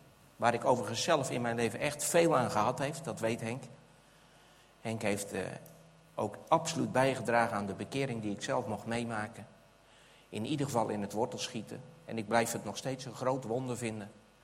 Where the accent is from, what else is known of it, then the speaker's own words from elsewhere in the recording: South Holland, Netherlands; ik kom uit de Alblasserwaard, als u weet waar dat ligt. Een deel van de Bijbelbelt en wij hebben echt een harde A.